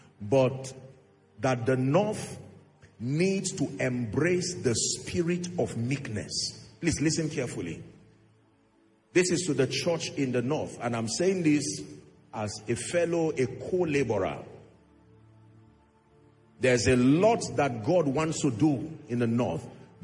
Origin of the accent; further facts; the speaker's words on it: Jos, Plateau, Nigeria; I was born and bred in Jos, started ministry in Zaria.